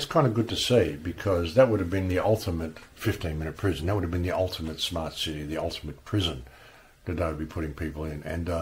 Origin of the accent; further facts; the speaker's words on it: Australia; is unfortunately my home country of Australia.